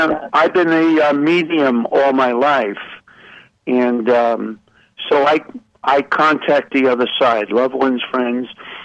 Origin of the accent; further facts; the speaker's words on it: New York, United States; now in New Jersey, United States; Joan, I'm in Jersey, and I'm a New Yorker